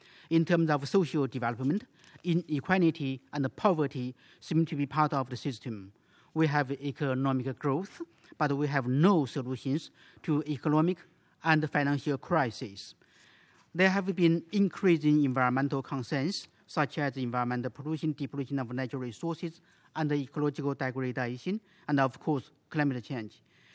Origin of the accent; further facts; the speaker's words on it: China; English is a second language; As I'm from China, you may allow me to share with you some of the experiences in China's green goal making in the development planning process.